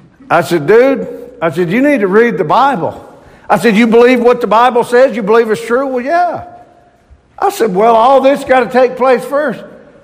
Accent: Mississippi, United States; I grew up in Mississippi. And not everybody's blessed. But nonetheless, I grew up in the South.

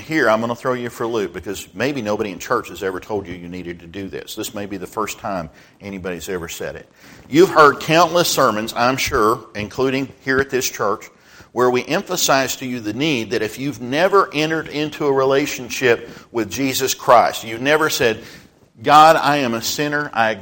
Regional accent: Texas, United States; born or raised there

